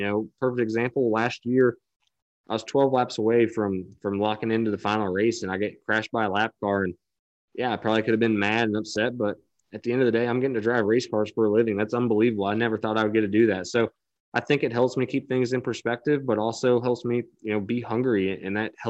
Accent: Indiana, United States; You know, when I go back home in Indiana to my hometown, my bedroom still has Tony Stewart stuff everywhere.

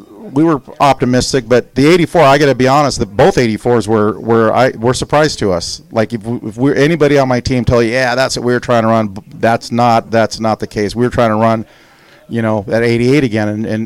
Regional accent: Chino, California, United States; We grew up in Chino, right down the road. So this will always be my home

